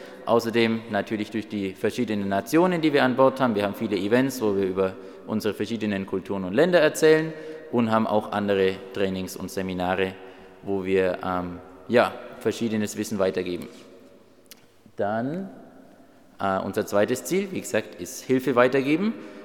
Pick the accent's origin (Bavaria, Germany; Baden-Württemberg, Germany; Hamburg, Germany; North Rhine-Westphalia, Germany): Bavaria, Germany; Oettingen; ich komme aus Oettingen, war bis vor 2 Jahren immer hier im Chor dabei.